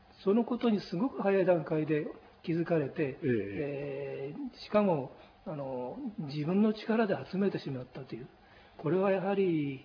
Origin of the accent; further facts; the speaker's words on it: Obihiro, Hokkaido, Japan; で帯広で育ってますから、あの北海道のことよく分かってるし、